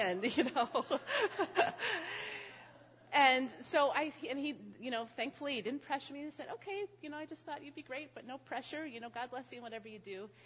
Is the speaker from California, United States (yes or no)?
no; Brooklyn, New York, United States; I grew up in Brooklyn in a working class home.